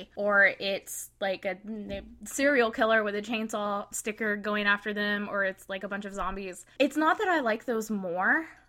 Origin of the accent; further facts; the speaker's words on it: Harrington, Kansas, United States; I grew up in Harrington, Kansas, and our two lakes put together, well, we had a lake and a reservoir.